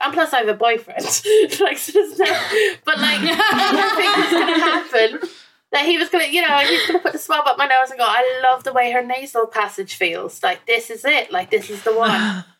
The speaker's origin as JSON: {"language": "English", "country": "Ireland", "moved": "yes", "lives_now": "England, United Kingdom", "said": "because I moved from Ireland to England, I left a lot of my stuff here."}